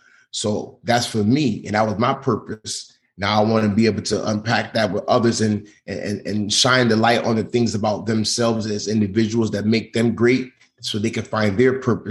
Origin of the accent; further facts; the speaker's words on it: United States; Parents migrated here from Jamaica, so I'm of Jamaican descent, but grew up here in America in inner city.